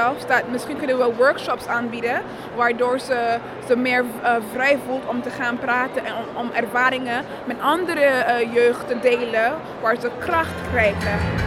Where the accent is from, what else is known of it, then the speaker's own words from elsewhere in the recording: Sint Maarten; ik kom van Sint Maarten.